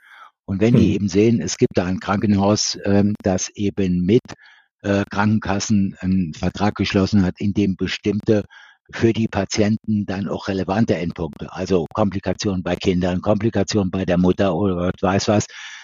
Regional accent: Neuwied, Rhineland-Palatinate, Germany; born there; Ich bin in Neuwied geboren.

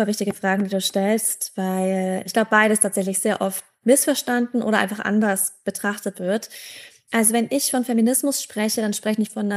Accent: Bavaria, Germany; Ich selbst bin eine Frau, ich komme aus Franken, ich komme aus Bayern, also nicht unbedingt aus dem progressivsten Teil von Deutschland. Ich bin hier in der Nähe aufgewachsen, bin jetzt auch wieder hierher zurückgekehrt.

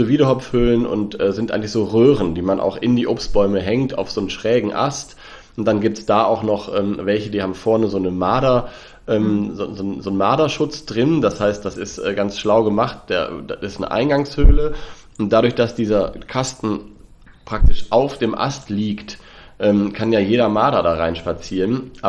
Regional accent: Lower Saxony, Germany; born there; ich komme ja gebürtig aus Südwest-Niedersachsen. Als ich Kind war, war der Steinkauz da seltener.

